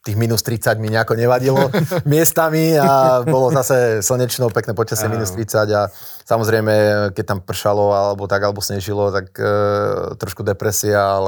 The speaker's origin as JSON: {"language": "Slovak", "town": "Považská Bystrica", "region": "Trenčín Region", "country": "Slovakia", "tie": "born or raised there", "said": "ja som vyrastal v Poľskej Bystrici odchovanec"}